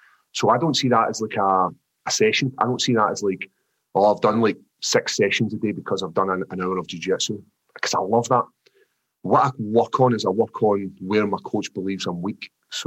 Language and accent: English; Scotland, United Kingdom; accent: Scottish; the only issue I've got is my actual Scottish accent's so thick.